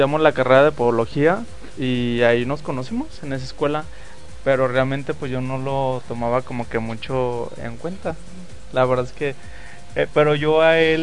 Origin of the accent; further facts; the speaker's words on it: La Barca, Jalisco, Mexico; aunque los dos somos de pueblo, yo soy de La Barca, Jalisco